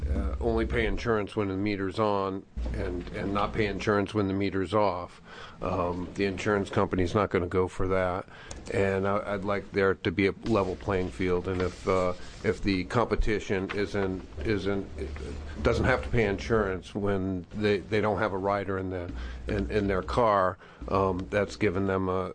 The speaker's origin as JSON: {"language": "English", "town": "Eugene", "region": "Oregon", "country": "United States", "said": "I'm from Eugene, Oregon."}